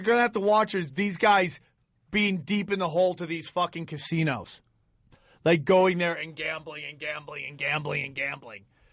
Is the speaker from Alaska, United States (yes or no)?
no; Niagara Falls, New York, United States; born there; I was born Niagara in Falls? Niagara Falls.